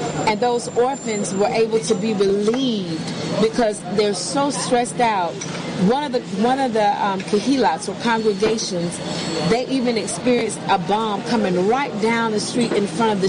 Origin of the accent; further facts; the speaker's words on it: Albany, Georgia, United States; I am from Albany, Georgia.